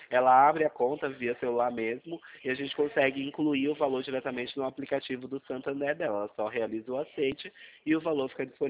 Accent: Itu, São Paulo, Brazil; Eu sou de Itu, São Paulo. Meu escritório fica em Itu, São Paulo.

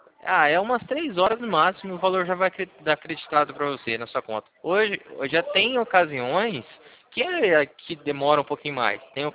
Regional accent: Paraná, Brazil; eu sou do Paraná

